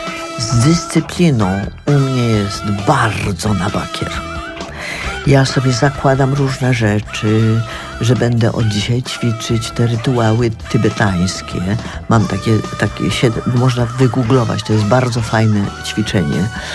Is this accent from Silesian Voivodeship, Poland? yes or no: yes; Bielsko-Biała, Silesian Voivodeship, Poland; moved away as an adult; also born or lived in Switzerland; now in New York, United States; bo ja jestem ze wsi. Ja kocham przyrodę. Ja jestem Beskid Śląsko-Żywiecki, góry, Bielsko-Biała. No, kiedyś to była Straconka, a teraz jest dzielnicą Bielska-Białej. I ostatnie 2 lata przed wyjazdem do Nowego Jorku mieszkaliśmy w Szwajcarii.